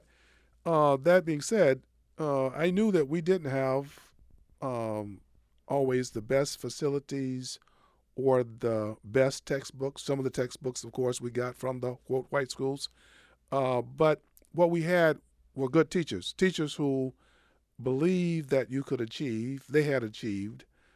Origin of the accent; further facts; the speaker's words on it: Georgia, United States; I mean, I grew up in Georgia, went to undergrad school in Georgia.